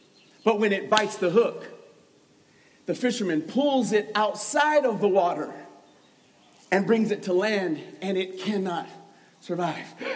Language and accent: English; Colorado, United States; I grew up in Colorado. I didn't grow up in church.